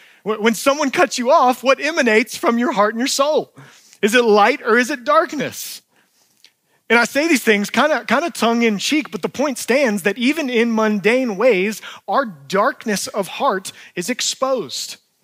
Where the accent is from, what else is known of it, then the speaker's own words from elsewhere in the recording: Georgia, United States; I'm from North Georgia.